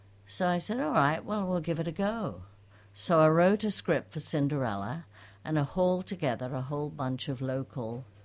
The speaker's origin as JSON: {"language": "English", "region": "England", "country": "United Kingdom", "tie": "born or raised there", "said": "I grew up in England. Actually, I grew up at a place called the Actors' Orphanage"}